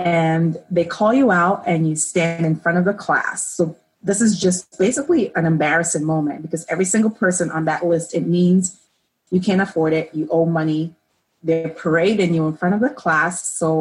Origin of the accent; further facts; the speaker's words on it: Ghana; So I'm originally from Ghana, which is in West Africa.